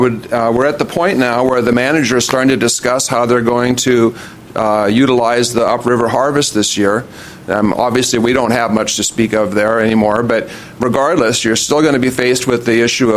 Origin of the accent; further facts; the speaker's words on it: Longview, Washington, United States; from Longview, a commercial advisor for the Columbia.